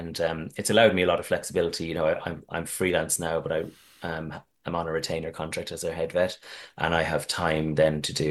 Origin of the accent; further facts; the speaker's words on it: Ireland; Ireland in an all boys school, and that wasn't an easy environment to grow up in.